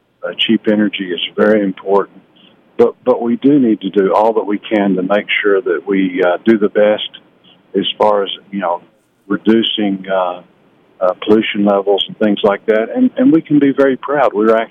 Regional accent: Fort Smith, Arkansas, United States; Well, I grew up in Fort Smith, and they've really taken a lot of the brunt of this.

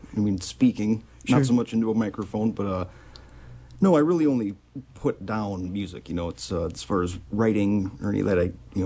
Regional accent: Mercer, Wisconsin, United States; moved away as an adult; also born or lived in Madison / Vail / Tucson; Yeah, I grew up in Mercer, my early 20s, moved to Madison for quite a while, had a jam band down there with some other local Northwoods boys that we all lived in Madison.

